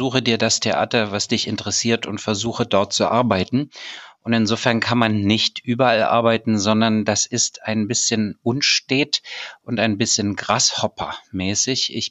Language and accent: German; Döbeln, Saxony, Germany; ich komme aus Sachsen und bin in Döbeln groß geworden. Das ist hier so 30 Kilometer vor Chemnitz.